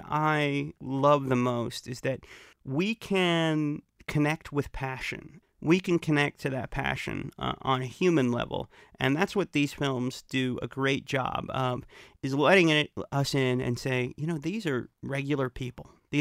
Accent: Dallas, Texas, United States; born there; Yeah, I was born in Dallas.

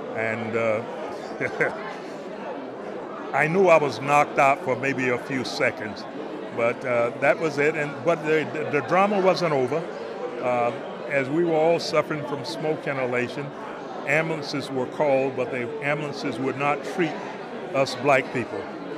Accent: St. Augustine, Florida, United States; I had been participating in sit-ins and doing little things on my own in my hometown of St. Augustine to say no to that particular system.

